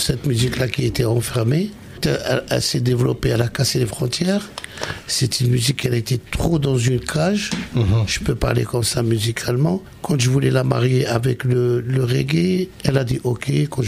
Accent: Algeria; Moi je viens de l'ouest d'Algérie déjà, ouais. On est en plus andalou

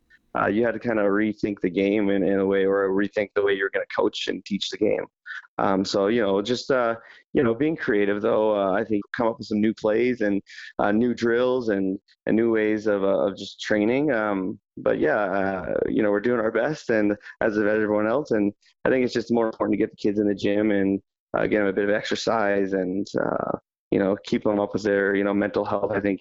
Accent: Prince George, British Columbia, Canada; I grew up in Prince George, and I went away to play university basketball. And I was away probably 15 years.

